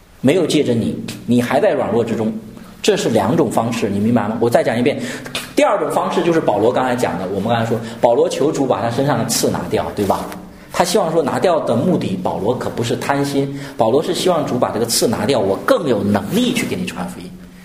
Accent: Henan, China; 你不会说广东人喜欢喝这个汤，我们河南人不喜欢喝

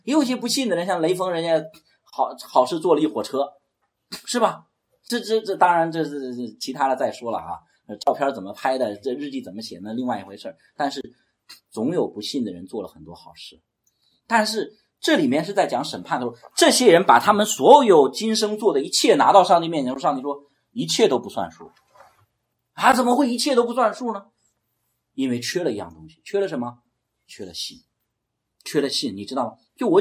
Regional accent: China; 我们中国人这方面

